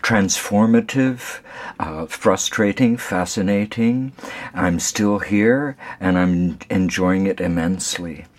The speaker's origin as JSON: {"language": "English", "town": "Oxford", "region": "South East England", "country": "United Kingdom", "tie": "born there", "said": "I was born in England, Oxford."}